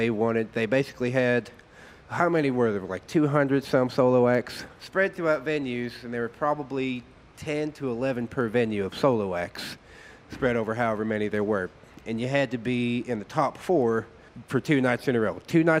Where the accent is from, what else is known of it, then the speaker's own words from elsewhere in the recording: Lexington, Kentucky, United States; born there; I was born here in Lexington.